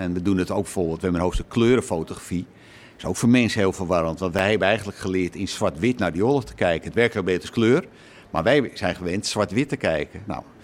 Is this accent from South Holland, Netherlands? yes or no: no; Amsterdam, North Holland, Netherlands; We zijn ook zelf Amsterdammer. Al woon ik er niet meer, moet ik eerlijk zeggen.